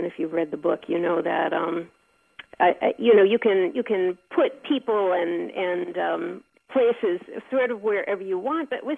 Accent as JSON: {"language": "English", "town": "Detroit", "region": "Michigan", "country": "United States", "tie": "born or raised there", "said": "I grew up in Detroit, and I'm Jewish, and my father did own a business near Grand River and Joy during that era."}